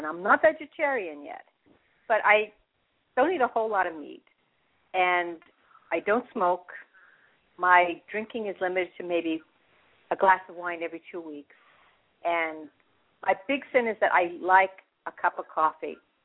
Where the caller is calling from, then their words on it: Bronx, New York, United States; New York.